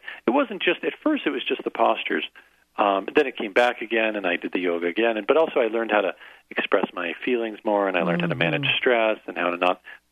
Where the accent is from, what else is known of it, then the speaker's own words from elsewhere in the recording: New Jersey, United States; yeah, so I grew up in Jersey, and I was actually in high school. I was the number one ranked debater in New Jersey.